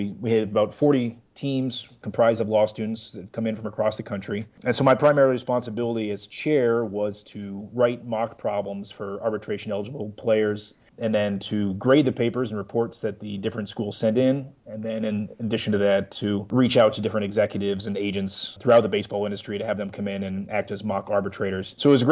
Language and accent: English; Omaha, Nebraska, United States; I am originally from Omaha, Nebraska, where I grew up a big Cornhusker fan like the rest of the state.